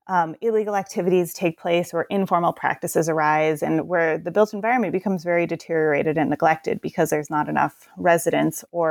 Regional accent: Portland, Oregon, United States

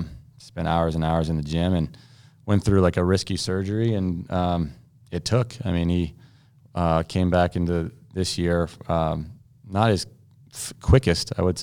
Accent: United States; for us being an American, it's our favorite slam.

